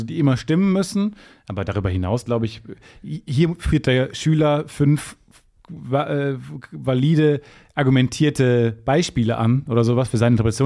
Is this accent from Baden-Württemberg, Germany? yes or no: no; North Rhine-Westphalia, Germany; born there; mein Name plus Kreis Unna, wo ich geboren bin, da klingelt doch was